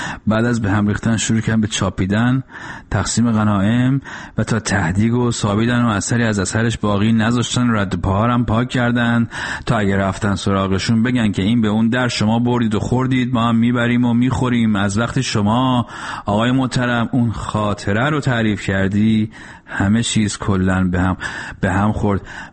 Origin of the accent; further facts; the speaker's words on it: Iran; در مملکتی که توش به دنیا آمدم و بزرگ شدم